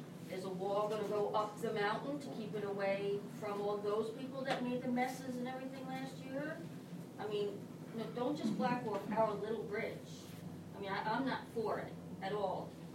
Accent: Townville, United States; on Malden Avenue, born and raised in Townville.

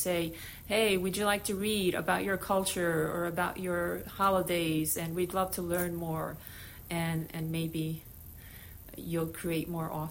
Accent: United States; I grew up here in America

